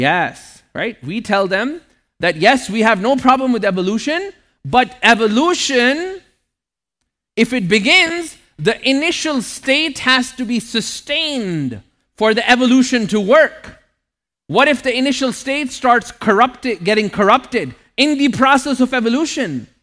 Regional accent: Toronto, Ontario, Canada; I grew up with him in Toronto.

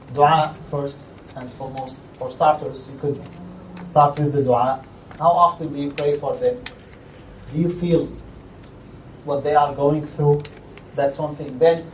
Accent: Syria; I was in South Africa because, again, I'm coming from Syria and I witnessed terrible things.

